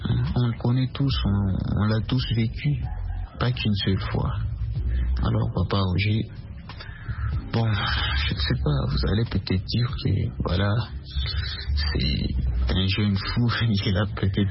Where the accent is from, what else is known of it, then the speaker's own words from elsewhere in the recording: Bukavu, South Kivu, DR Congo; Je suis congolais de l'Est, dans la province du Sud Kivu et la ville de Bukavu.